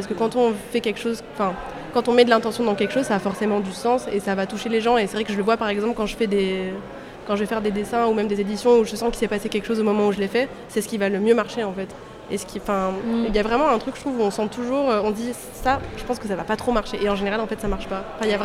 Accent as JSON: {"language": "French", "region": "Provence-Alpes-Côte d'Azur", "country": "France", "said": "on vient toutes les deux de la Côte d'Azur."}